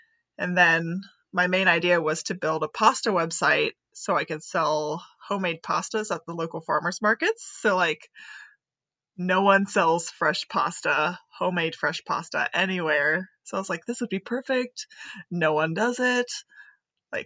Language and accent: English; Cedar Rapids, Iowa, United States; I am from Cedar Rapids, Iowa.